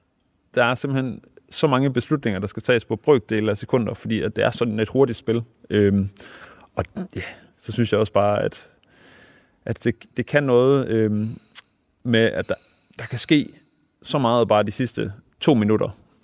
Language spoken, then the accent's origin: Danish; Lystrup, Central Denmark Region, Denmark; spillede ude i Lystrup, hvor jeg voksede op, til jeg var ja, 12-13 år